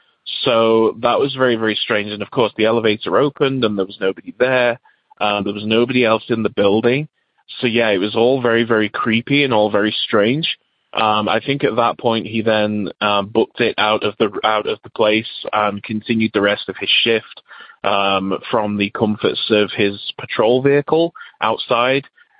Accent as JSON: {"language": "English", "region": "England", "country": "United Kingdom", "moved": "yes", "lives_now": "United States", "said": "I'm originally from England, but now live in the USA."}